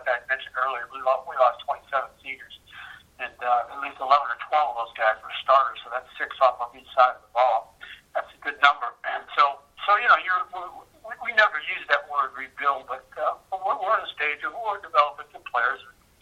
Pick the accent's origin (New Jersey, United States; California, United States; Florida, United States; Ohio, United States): Ohio, United States; Massillon; I'm from Massillon, Ohio. We had some success there winning games for Coach Bob Cummings.